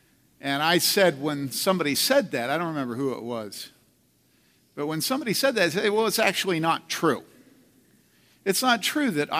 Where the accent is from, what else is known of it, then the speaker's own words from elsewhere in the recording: Philadelphia, Pennsylvania, United States; I am from Philadelphia.